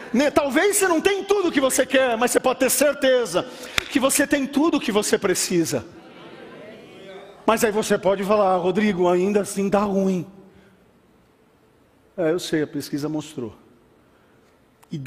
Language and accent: Portuguese; Brazil; mas gente, a gente é brasileiro, a gente já aprendeu que o negócio é atrapalhado mesmo